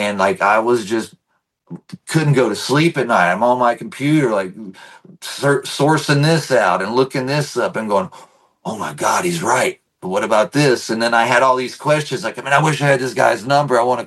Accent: North Carolina, United States; You know, I'm from North Carolina, where there was a church on every corner.

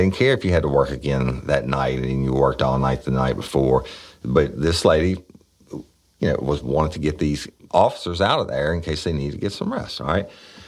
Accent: United States; Okay, cool. I'm an American. I'm proud of it.

